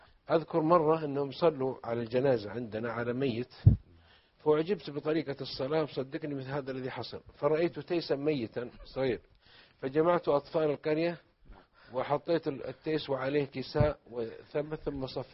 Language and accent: Arabic; Balqarn, Asir, Saudi Arabia; مواليد عام 1379 بالهجري، طبعا أظن بالميلادي 59، وولدت في بلاد بلقرن جنوب المملكة العربية السعودية قريبا من مدينة أبها، وبلدي طبعا في الجنوب هو يمكن أجمل بلد في السعودية من حيث الطبيعة